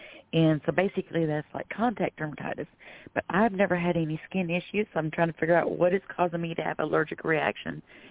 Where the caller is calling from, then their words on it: Florida, United States; I am calling from Florida.